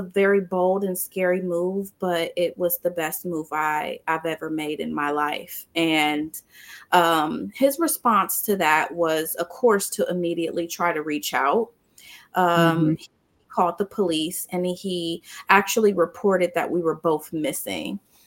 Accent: Ohio, United States; also born or lived in New York, United States; Because I'm from Ohio and I lived in New York, so I'm used to seeing folks know how to drive snow.

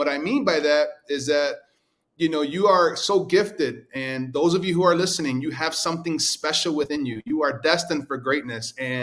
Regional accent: New York, United States; also born or lived in St. Martin; Well, first of all, I'm Puerto Rican from New York, and currently I live in St. Martin, in the friendly island of St. Martin in the Caribbean, and also in Orlando, Florida.

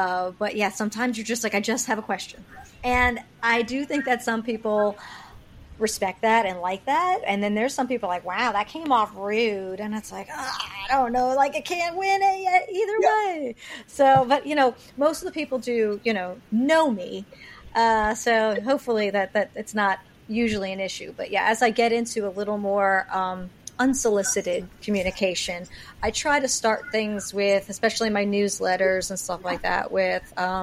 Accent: New York, United States; I'm not. I'm a New Yorker.

